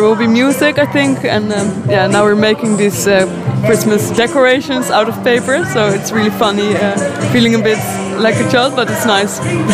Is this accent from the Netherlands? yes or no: yes; Netherlands; But usually I come from the Netherlands. There it's winter now, it's really cold.